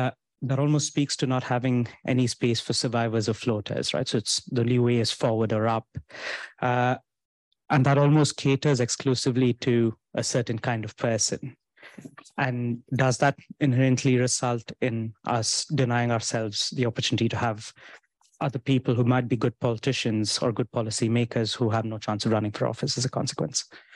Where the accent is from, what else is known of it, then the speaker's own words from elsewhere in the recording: India; English is a second language; So I come from India